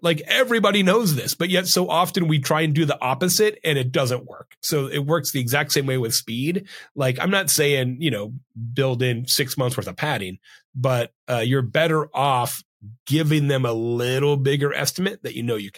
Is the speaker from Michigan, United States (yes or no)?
no; Arizona, United States; I've always been interested in agave spirits growing up in Arizona, going to school in Tucson by the border